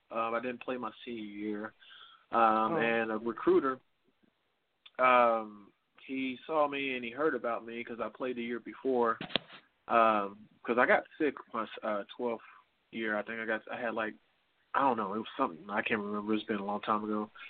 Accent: Henderson, Kentucky, United States; also born or lived in Evansville, Indiana; Yeah, I was born in Evansville, Indiana. I'm from Henderson, So I've been, I went to school in Henderson from K-12, you know what I'm saying, all the way through.

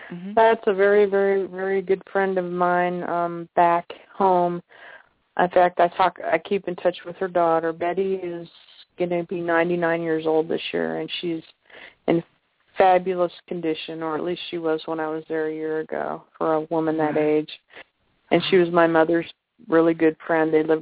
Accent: Topeka, Kansas, United States; It's in Topeka, Kansas, which is about 8 hours from here.

